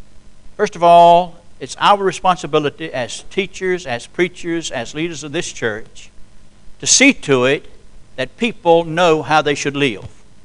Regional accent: United States; I love our country. I love to stand here and say that I am an American, and I appreciate the fact that I was raised in a Christian home

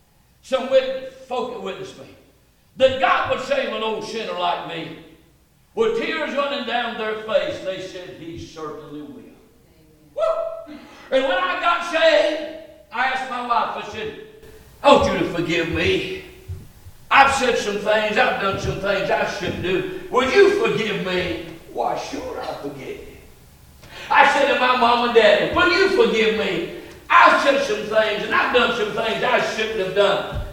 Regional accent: North Carolina, United States; Okay, I forgot I'm from North Carolina.

